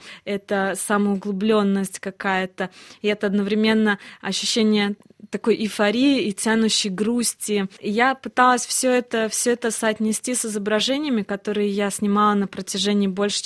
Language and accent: Russian; Russia; moved away; Когда я уехала из России, я поняла, насколько я русская на самом деле